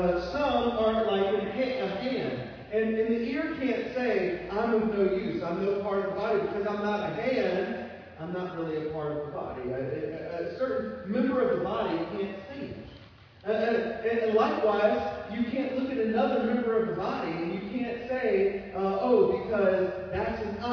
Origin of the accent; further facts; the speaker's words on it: Livingston, Louisiana, United States; This applies to Pine Grove Baptist Church where I grew up in Livingston, Louisiana.